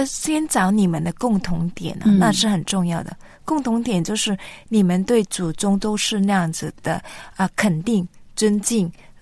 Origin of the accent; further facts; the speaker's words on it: China; 好像我们说清明节是最对我们中国人来说是一个很大的节日的重点